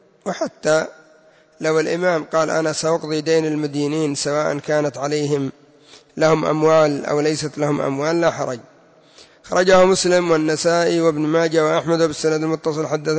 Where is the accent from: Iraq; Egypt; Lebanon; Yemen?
Yemen; وعندنا في اليمن كان ما يسمى بالشؤون الاجتماعية